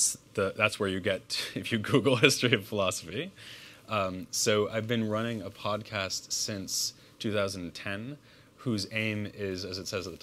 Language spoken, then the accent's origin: English; United States; Yeah, I mean, as an American, I'm a born marketer.